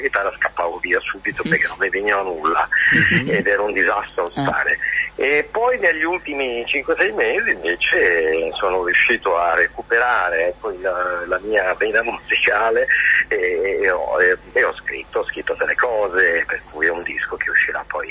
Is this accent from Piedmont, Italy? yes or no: no; Garlasco, Lombardy, Italy; Garlasco, la mia terra.